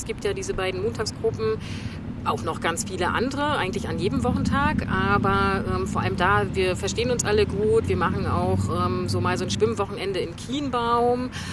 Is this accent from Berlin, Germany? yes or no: no; Rostock, Mecklenburg-Vorpommern, Germany; Ich komme aus Rostock und bin schon eigentlich als Kind, war ich da immer in der Ostsee